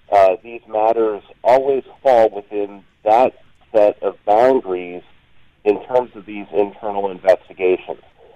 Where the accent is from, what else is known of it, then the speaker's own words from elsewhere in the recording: Pennsylvania, United States; Let me borrow the words of Attorney General Josh Shapiro in my home state of Pennsylvania.